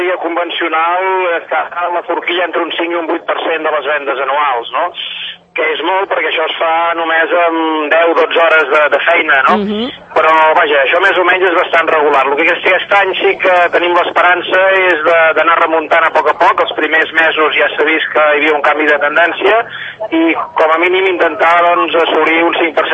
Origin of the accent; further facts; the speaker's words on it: Manresa, Catalonia, Spain; en general jo sóc de Manresa